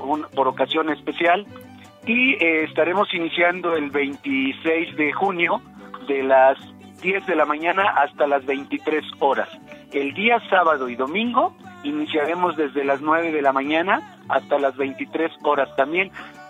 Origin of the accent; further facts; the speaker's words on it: Mexico; todo eso que nos hace sentirnos orgullosamente como mexicanos